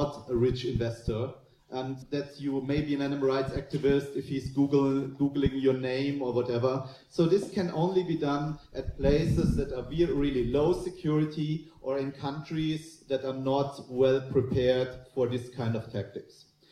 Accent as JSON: {"language": "English", "country": "Germany", "said": "If I said, hello … from Germany, they saw a beer drinking, leather trouser wearing, dancing guy in their fantasy."}